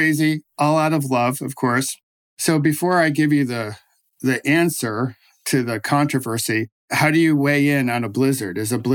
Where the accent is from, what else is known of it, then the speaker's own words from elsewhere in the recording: East Coast, United States; So where I grew up in the East Coast, I knew nothing of Tillamook.